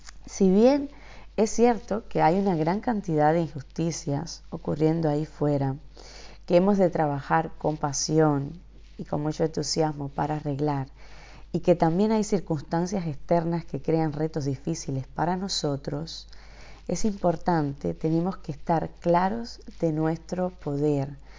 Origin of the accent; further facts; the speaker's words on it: Havana, Cuba; born there; como te he dicho antes, yo nací en La Habana, en Cuba, un país con muchísimas limitaciones, sobre todo de orden económico y de expresión.